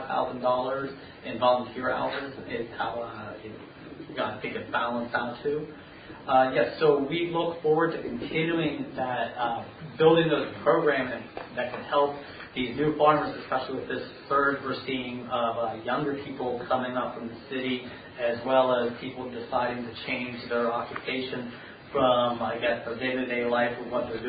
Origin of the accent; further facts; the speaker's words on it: Pennsylvania, United States; also born or lived in Houston, Texas; I actually came up here from Houston, Texas. It was big and hot, if you were wondering. But I'm from Pennsylvania, so this is not a big change for me here.